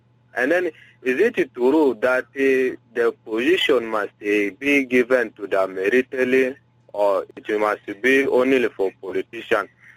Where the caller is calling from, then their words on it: Ezo, Western Equatoria, South Sudan; from Ezo County.